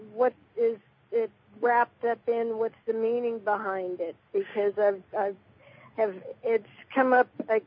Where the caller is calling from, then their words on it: San Diego, California, United States; San Diego.